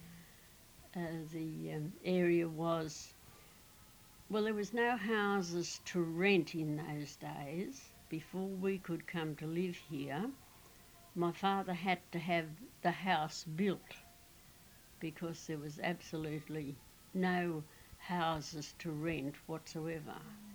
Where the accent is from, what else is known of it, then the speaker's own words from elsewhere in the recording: Dubbo, New South Wales, Australia; born there; I was born on the 7th of August 1920 at the Western Districts of Dubbo. I am an Australian.